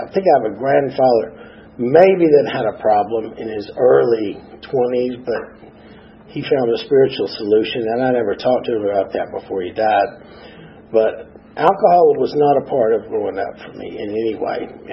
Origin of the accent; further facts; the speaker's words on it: Atlanta, Georgia, United States; born there; now in Decatur, United States; I was born right here in Atlanta, Georgia Baptist Hospital. My parents were living in Decatur, where I live now.